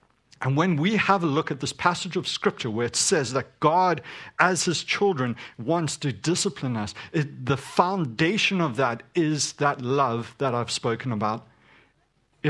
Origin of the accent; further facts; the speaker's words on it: South Africa; I grew up in South Africa, so for me, it brings up an image of a wooden spoon.